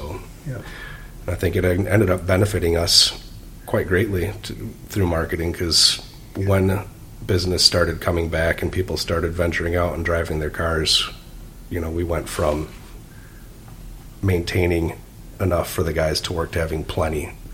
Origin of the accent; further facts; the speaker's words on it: Ada, United States; And we love being in Ada. I grew up in Ada, so it was just kind of a sweet transition.